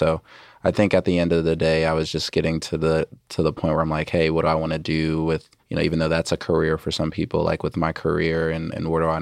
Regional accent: Somerset, New Jersey, United States; So I grew up in New Jersey.

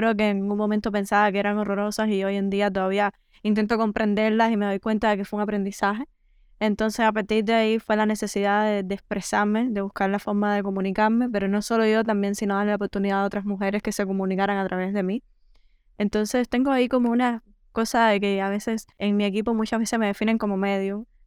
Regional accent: Cuba; en principio soy una cubana más, con todo lo que eso conlleva

